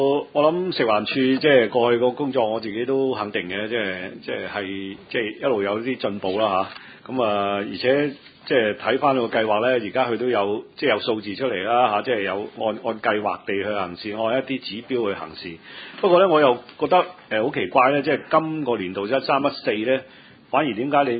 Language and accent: Cantonese; Hong Kong; 我自己作為香港人咧，我發覺近呢十年咧